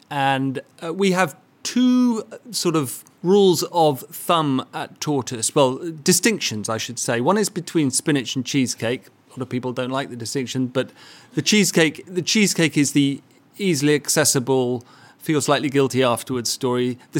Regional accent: United Kingdom; It's all messy and difficult and awkward, especially if we're British.

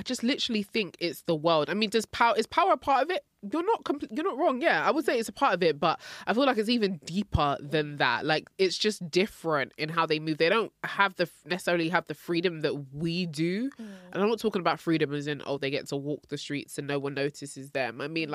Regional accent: Nigeria; Everybody knew, like, back in the day when you turned 10, you had a big hall party as a Nigerian.

